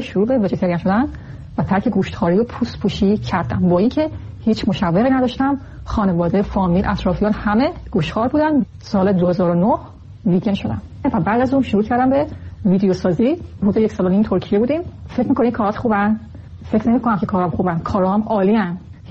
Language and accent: Persian; Urmia, West Azerbaijan, Iran; توی ایران شهر ارومیه به دنیا آمدم، متولد ماه فروردین. توی ایران بزرگ شدم، دست چپ هستم.